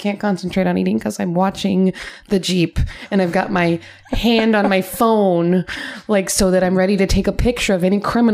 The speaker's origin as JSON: {"language": "English", "town": "Fort Lauderdale", "region": "Florida", "country": "United States", "tie": "born or raised there", "said": "I grew up in Fort Lauderdale, so, but a lot of the same thing, like it was a very diverse area."}